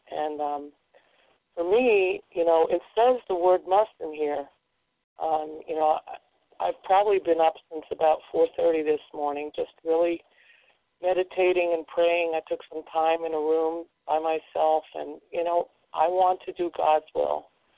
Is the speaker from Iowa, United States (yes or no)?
yes; Iowa, United States; I'm from Iowa, very grateful, recovered.